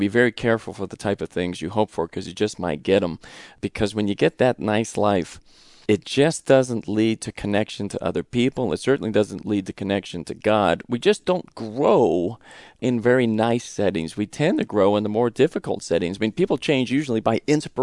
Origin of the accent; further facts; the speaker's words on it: Reseda, California, United States; as a kid, a troubled kid in Southern California, I grew up in Reseda, California in the 70s.